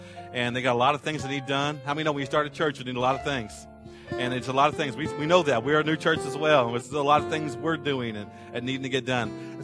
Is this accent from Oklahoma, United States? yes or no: yes; Oklahoma, United States; I grew up in Tornado Alley down in Oklahoma.